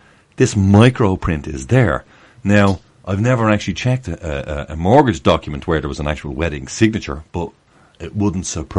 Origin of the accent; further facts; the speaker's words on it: Ireland; I know this is a very unpopular thing as an Irishman to say, but essentially Ireland, as far as we can figure, Mark, it's still under the crown.